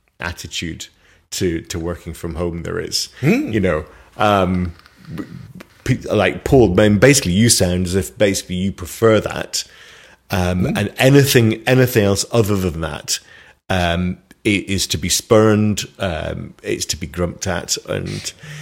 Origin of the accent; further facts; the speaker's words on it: Leamington Spa, West Midlands, United Kingdom; I'm from Royal Leamington Spa, damn you.